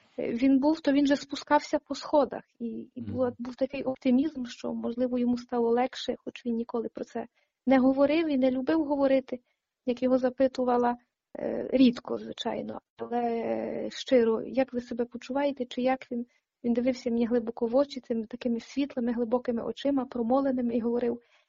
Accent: Horodok, Lviv Oblast, Ukraine; тому що я родом з Городка.

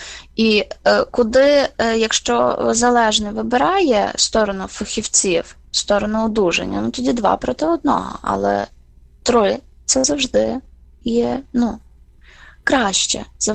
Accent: Lviv, Lviv Oblast, Ukraine; бо я зі Львова, в нас на Львівщині

